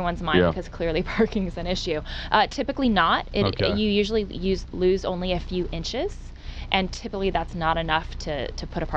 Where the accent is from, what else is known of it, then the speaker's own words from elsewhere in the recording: California, United States; I grew up in the Valley. There wasn't an apartment building without a tuck under parking spot.